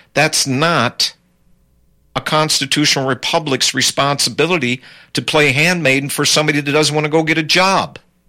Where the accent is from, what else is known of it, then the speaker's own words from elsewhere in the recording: United States; born there; But I was born in America, and I take my oath very seriously.